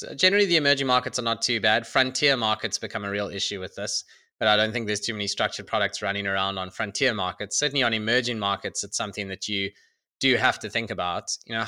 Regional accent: South Africa; You know, I love living in South Africa. I love being South African.

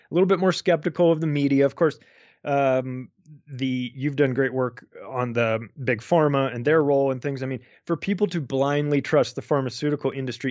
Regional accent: United States; because I'm an American. I still live in America.

